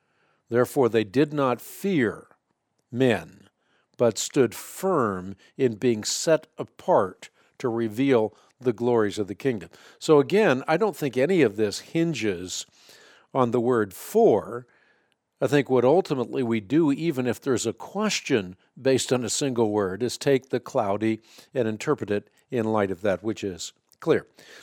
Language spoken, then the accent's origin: English; Netherlands; first language Dutch; English is a second language; well, I have a limited vocabulary because I'm Dutch. Dutch is my first language, so sometimes I can't speak as eloquently as I would like